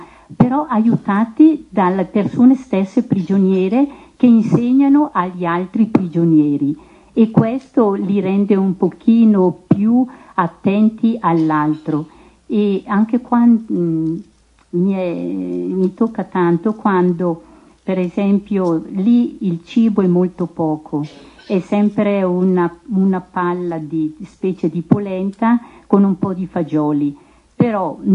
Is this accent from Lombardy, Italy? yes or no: yes; Concesio, Lombardy, Italy; sono di Concesio